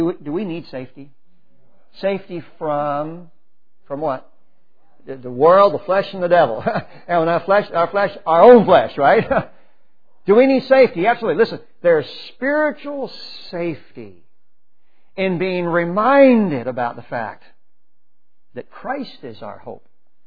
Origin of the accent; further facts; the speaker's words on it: Texas, United States; Y'all, I'm a Texan, right?